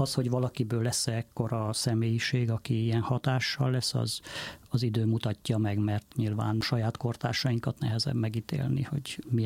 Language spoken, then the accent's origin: Hungarian; Transylvania, Romania; én Erdélyből származom